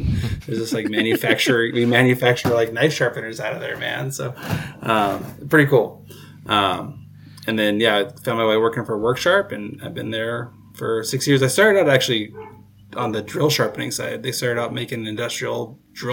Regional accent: Oregon, United States; So, I born and raised in Southern Oregon. So, Colin and I are both Oregon guys here.

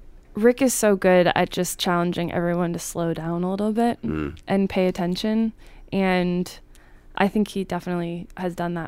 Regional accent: Indiana, United States; I grew up in Indiana, actually.

